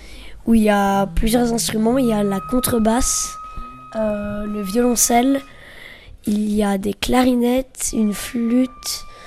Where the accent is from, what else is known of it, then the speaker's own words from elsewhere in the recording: Vesseaux, Auvergne-Rhône-Alpes, France; je viens de Vaisseau en Ardèche et je fais du piano.